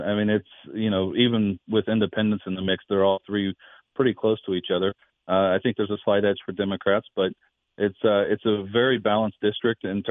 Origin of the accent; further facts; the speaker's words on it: Indiana, United States; So I grew up in Southern Indiana, and I grew up in farm country, and it was a great childhood.